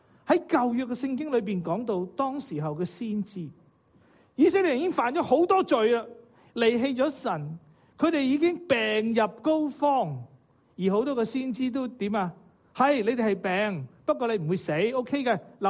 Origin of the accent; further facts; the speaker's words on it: Guangdong, China; 我们广东人讲嘢呢好尽的时候呢